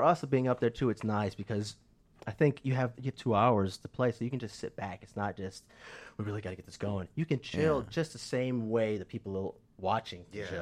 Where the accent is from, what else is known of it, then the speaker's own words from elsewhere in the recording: Florida, United States; I used to play solo shows. I'm from Florida originally.